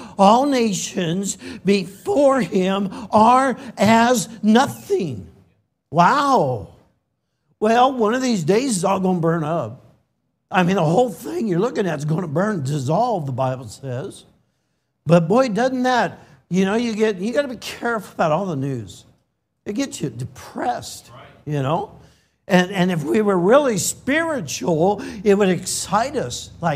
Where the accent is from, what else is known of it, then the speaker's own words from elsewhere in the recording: California, United States; I'm from California. Don't hold it against me.